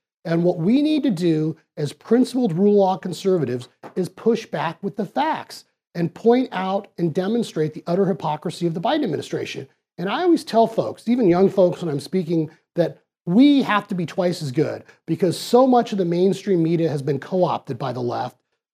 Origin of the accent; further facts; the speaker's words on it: Arizona, United States; You know, I grew up here in Arizona. I'm a public school kid. As you know, I'm a first generation American.